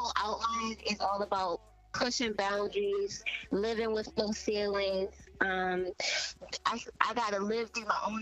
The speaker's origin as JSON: {"language": "English", "town": "Baltimore", "region": "Maryland", "country": "United States", "said": "I'm from Baltimore, Maryland."}